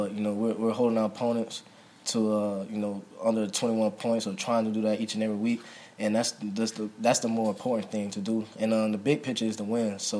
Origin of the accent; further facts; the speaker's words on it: Florida, United States; we're from Florida, so it means a little bit more just, you know, going back to our home state